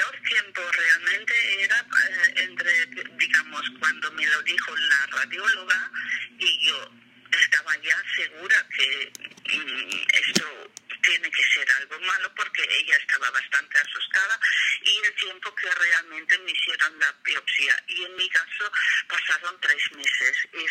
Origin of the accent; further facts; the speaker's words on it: Germany; Spanish is a second language; now in Menorca, Spain; yo soy de Alemania, vivo 40 años en Menorca